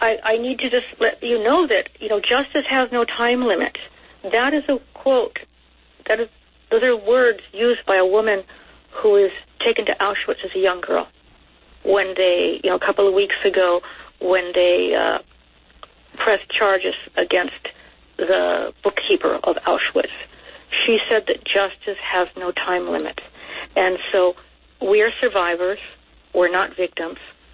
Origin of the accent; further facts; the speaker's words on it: California, United States; Well, I grew up in Southern California.